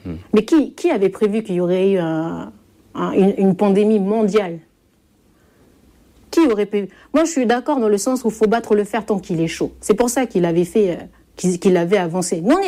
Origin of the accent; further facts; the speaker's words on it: Ouvéa, Loyalty Islands Province, New Caledonia; On en a discuté, moi je viens d'Ouvéa.